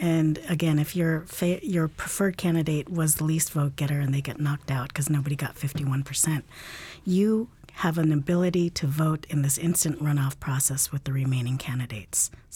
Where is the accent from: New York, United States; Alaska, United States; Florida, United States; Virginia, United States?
Alaska, United States; born there; We did not even get the right to vote until 9 years before I was born here in Alaska.